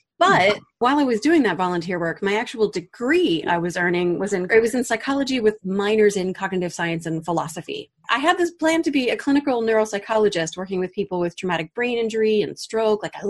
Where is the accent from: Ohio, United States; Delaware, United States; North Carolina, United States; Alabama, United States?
Delaware, United States; I went to University of Delaware, born and raised in Delaware, and I was a big nerd